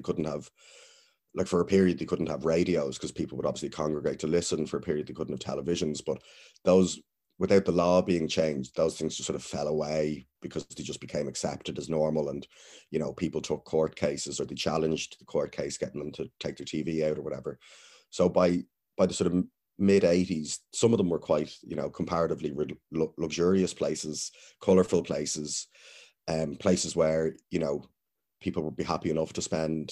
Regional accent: Dublin, Leinster, Ireland; growing up in South Dublin

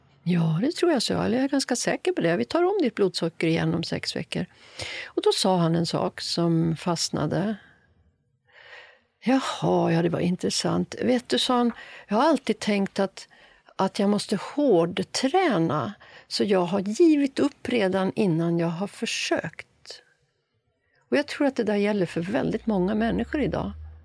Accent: Sweden; born there; Och också tacksam över att jag är född i Sverige. Kunde flytta till Stockholm

